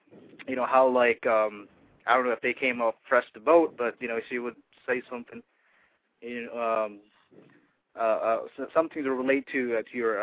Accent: Philippines; born there; see, I'm Filipino. I'm

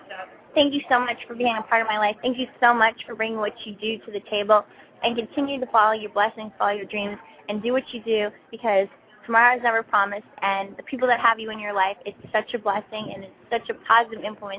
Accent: Boston, Massachusetts, United States; I grew up in Boston. Come on.

